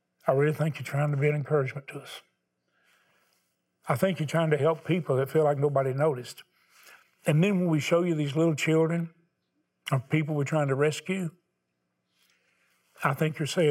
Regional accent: the South, United States; I don't know. I'm from the South.

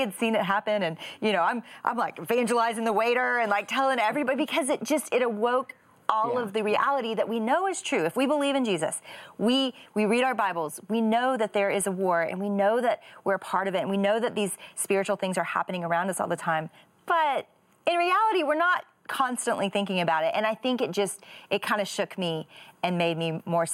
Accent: Little Rock, Arkansas, United States; I was speaking at a church in Little Rock, Arkansas. That's my hometown.

